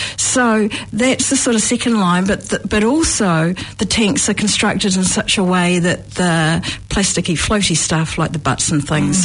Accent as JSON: {"language": "English", "region": "Canterbury", "country": "New Zealand", "tie": "born or raised there", "lives_now": "Dunedin, New Zealand", "said": "So I've lived in Dunedin now 25 years. I came from Canterbury. I grew up near the Ashburton River"}